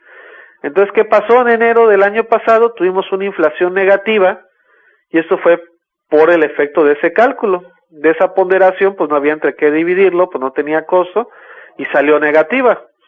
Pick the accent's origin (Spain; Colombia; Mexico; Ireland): Mexico; el efecto a los bolsillos tanto de nosotros como mexicanos